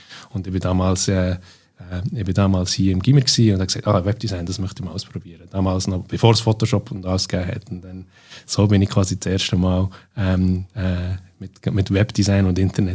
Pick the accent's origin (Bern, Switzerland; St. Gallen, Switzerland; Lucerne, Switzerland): Bern, Switzerland; moved away as an adult; also born or lived in Zürich; now in London, United Kingdom; Die zweiten 10 Jahre bin ich dann in der Stadt Bern weiter aufgewachsen und dann bin ich ungefähr 6 Jahre noch in Zürich gewesen, gehen studieren. Dann die letzten 14 Jahre bin ich in London gewesen.